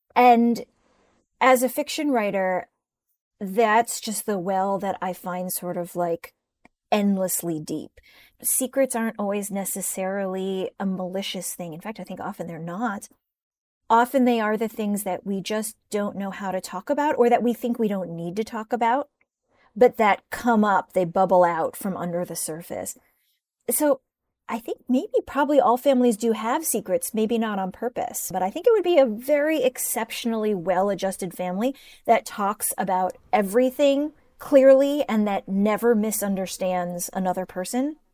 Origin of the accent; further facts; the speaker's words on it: Cleveland, Ohio, United States; also born or lived in Pittsburgh; I was born in Pittsburgh and then I grew up in Cleveland. So, you know, I've got this kind of solid Rust Belt / Midwest upbringing.